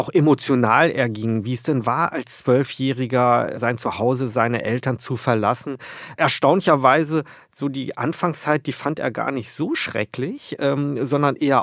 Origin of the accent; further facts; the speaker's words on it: Wolfsburg, Lower Saxony, Germany; Zugleich bin ich natürlich in Wolfsburg aufgewachsen, eine Stadt, die von VW lebt